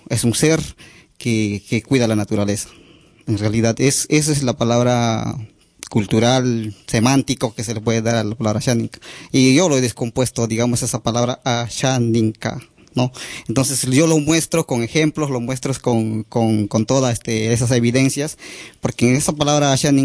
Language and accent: Spanish; Peru; yo soy de Perú, soy del grupo indígena Xaninka. Es la primera población amazónica del Perú, con más de 300.000 personas.